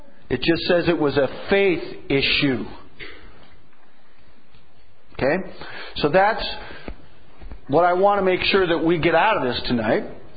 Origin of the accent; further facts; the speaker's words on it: Ireland; So, by the way, I can say that because I'm Irish.